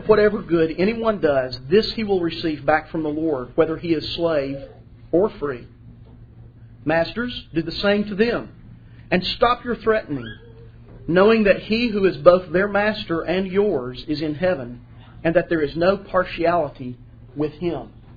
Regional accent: Kingsport, Tennessee, United States; I grew up in Kingsport, Tennessee, about 90 miles northeast of Knoxville, and lived there basically most of my life until I left to go to college and seminary.

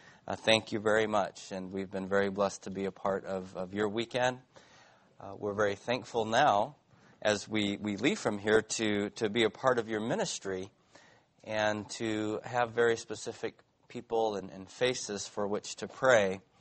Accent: Mississippi, United States; if you're like me and you're from the South, the word rebel is a good thing. Where I grew up in Mississippi, we love rebels

